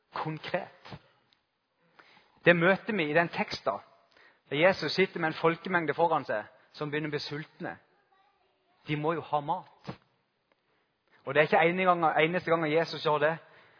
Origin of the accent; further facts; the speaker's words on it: Farsund, Agder, Norway; så rodde vi ut i skjærgården i Farsund, der jeg kommer fra